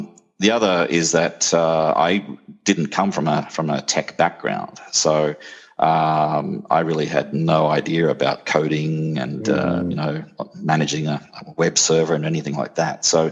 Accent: Australia; now in Japan; I'm from Australia

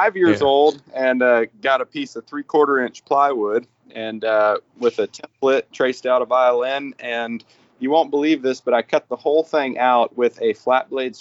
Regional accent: Texas, United States; I grew up down near San Antonio, actually closer to Bernie. Out in the hill country.

